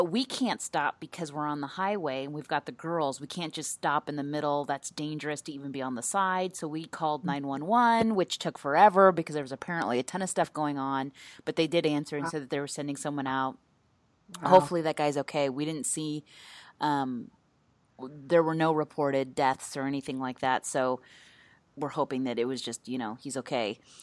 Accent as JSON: {"language": "English", "region": "Midwest", "country": "United States", "said": "And see, I'm from the Midwest. And when you're kind of, you know, tornadoes are just kind of a thing that we have tornado seasons and they're just a part of our life"}